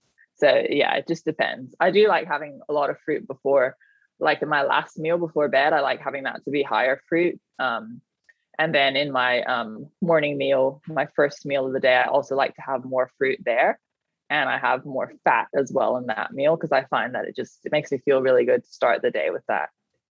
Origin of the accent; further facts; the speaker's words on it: Thailand; moved away as an adult; But I grew up in Thailand. So I was born there and I grew up there and I was there until I was 18.